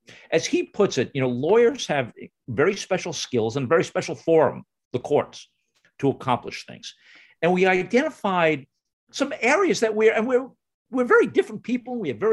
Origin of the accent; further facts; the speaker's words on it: New York, United States; I grew up in the Wonder Years TV show. Oh. I mean, it was so, you know, it was suburbia, you know, on Long Island. It was lower middle class.